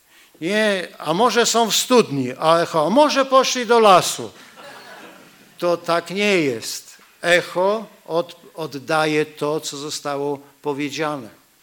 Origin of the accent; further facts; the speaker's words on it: Gdańsk, Pomeranian Voivodeship, Poland; Ja jestem z Gdańska, więc cytuję tak ostro, jak to jest napisane.